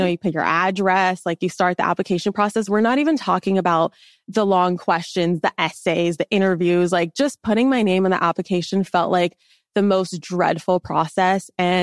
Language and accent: English; Los Angeles, California, United States; Like, I am not a rain girl. I need sunshine. I grew up in Los Angeles. Like, I need the sun.